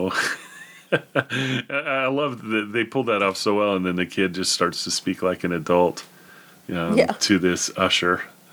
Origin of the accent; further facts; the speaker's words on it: Idaho, United States; also born or lived in East Coast; And we moved to Idaho when I was like in kindergarten. So all of the family of both my mom and my dad live on the East Coast.